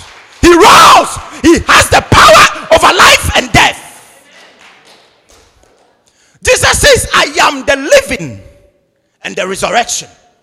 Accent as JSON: {"language": "English", "country": "Ghana", "tie": "born there", "also_born_or_lived": "United Kingdom", "moved": "yes", "said": "Hey, I was born in Ghana and I went to UK."}